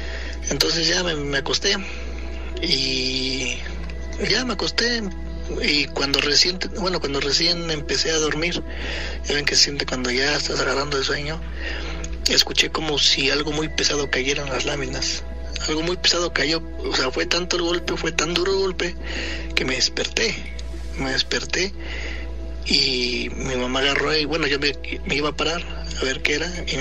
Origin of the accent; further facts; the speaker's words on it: Temascalapa, State of Mexico, Mexico; yo soy de Temascalapa, un saludo a todos por allá